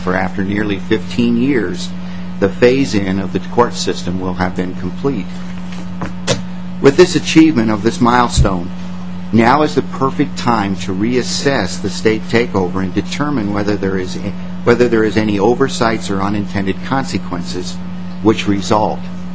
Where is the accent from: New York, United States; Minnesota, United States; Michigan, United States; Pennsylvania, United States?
Minnesota, United States; Duluth; I'm from Duluth, Minnesota.